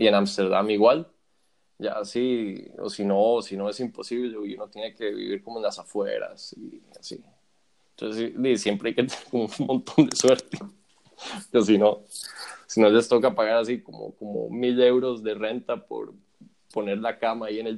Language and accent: Spanish; Costa Rica; moved away as an adult; now in Delft, Netherlands; crecí en Costa Rica, estudié en la UCR, trabajé en Costa Rica y después me vine aquí a Delft.